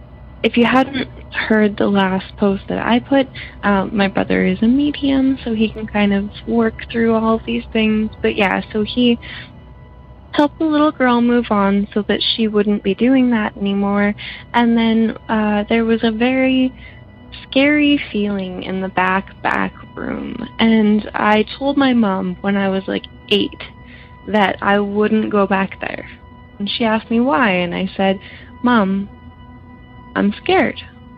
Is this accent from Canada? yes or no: yes; British Columbia, Canada; I am from British Columbia, Canada